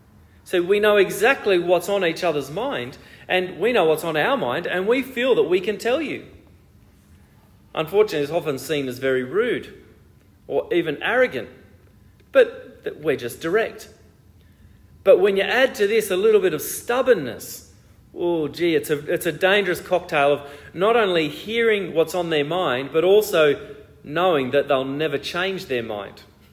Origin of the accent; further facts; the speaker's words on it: Australia; also born or lived in Ecuador; many of you know that Corinne and I grew up to Dutch migrants. It meant that we grew up in Australia, but the culture we grew up in, while we felt it was Australian, there were many things about it that were Dutch.